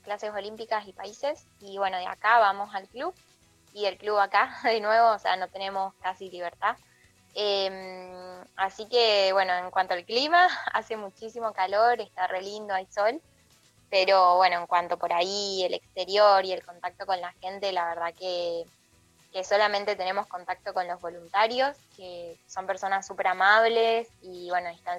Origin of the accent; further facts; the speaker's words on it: Mendoza, Argentina; yo soy de Mendoza